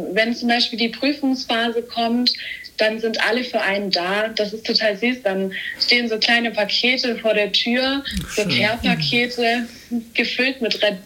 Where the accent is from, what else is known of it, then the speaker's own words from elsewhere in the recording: Stuttgart, Baden-Württemberg, Germany; Hallo zusammen … ich komme aus Stuttgart, bin 23 Jahre alt